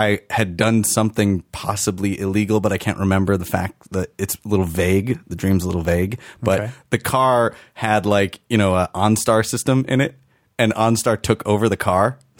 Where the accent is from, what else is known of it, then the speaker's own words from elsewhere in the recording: Chicago, Illinois, United States; Hey, man, I grew up in the days of Jordan in Chicago. I got to see him play many times.